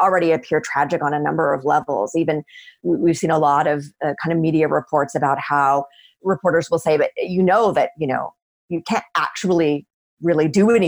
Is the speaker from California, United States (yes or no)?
no; Idaho, United States; I was from Idaho. I didn't know.